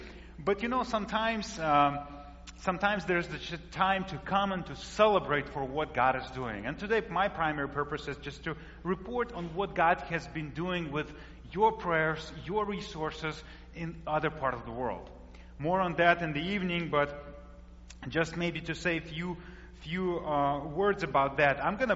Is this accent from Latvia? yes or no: yes; Latvia; born there; English is a second language; I was born, as you will hear from my accent, I was born in Northern Europe, in the country, small country of Latvia. It's about 2 million people. And it used to be part of Soviet Union at that time.